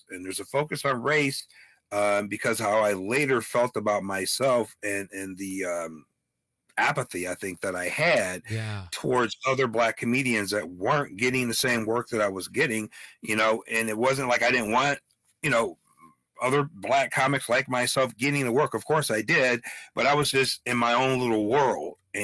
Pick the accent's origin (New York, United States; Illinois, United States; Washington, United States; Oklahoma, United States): Illinois, United States; Evanston; You know, I'm from Evanston originally, you know, north suburb of Chicago, so it's not like South or Southside or anything.